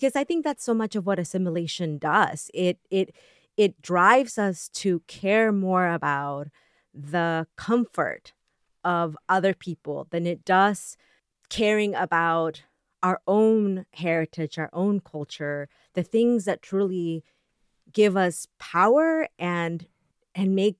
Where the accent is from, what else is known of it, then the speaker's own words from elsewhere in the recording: Texas, United States; also born or lived in New York; now in Los Angeles, United States; I grew up in Texas. I lived in New York for 10 years, and now I live in Los Angeles.